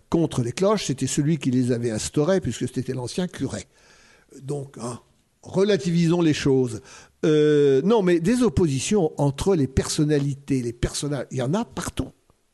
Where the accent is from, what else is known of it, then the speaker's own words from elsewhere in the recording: Cambrai, Hauts-de-France, France; il m'arrive de retourner dans le Nord, dont je suis originaire, dans la région de Cambrai, le pays des bêtises